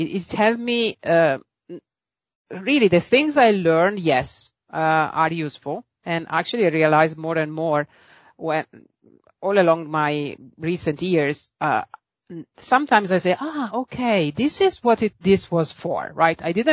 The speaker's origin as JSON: {"language": "English", "town": "Venice", "region": "Veneto", "country": "Italy", "tie": "born or raised there", "second_language": "English", "said": "I did go to university in Venice. I was actually born and raised in Venice"}